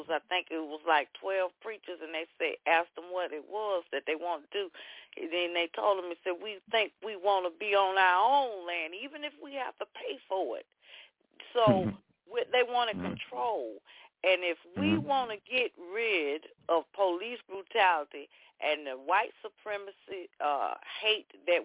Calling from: Georgia, United States; I'm calling from Georgia

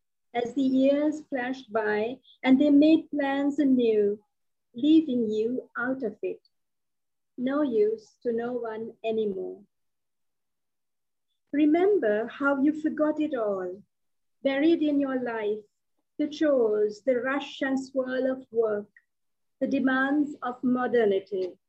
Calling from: Sri Lanka; I'm calling from Sri Lanka. It's 2 a.m. in the morning.

